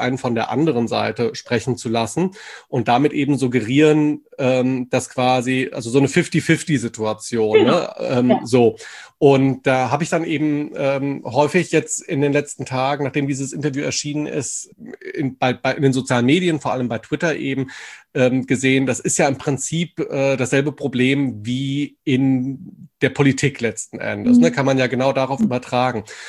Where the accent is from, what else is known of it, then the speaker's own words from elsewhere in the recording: Wetzlar, Hesse, Germany; also ich komme ja ursprünglich aus Wetzlar, aus Mittelhessen